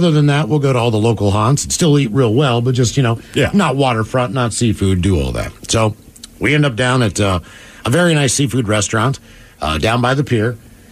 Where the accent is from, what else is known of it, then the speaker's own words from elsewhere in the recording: West Virginia, United States; I'm from West Virginia. We don't have Mexicans where I lived.